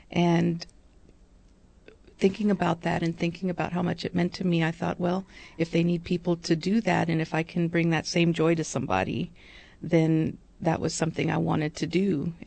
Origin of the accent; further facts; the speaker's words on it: Texas, United States; also born or lived in Michigan; It is my hometown, but not Dan's.